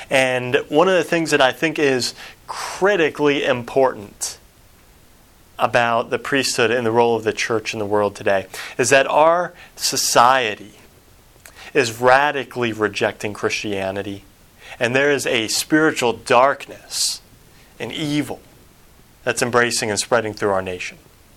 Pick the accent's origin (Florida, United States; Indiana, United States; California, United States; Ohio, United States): Ohio, United States; Cincinnati; also born or lived in Columbus / Virginia; And I'm originally from Cincinnati, and I've lived in Columbus for a while. I moved to Virginia, lived a number of years in Virginia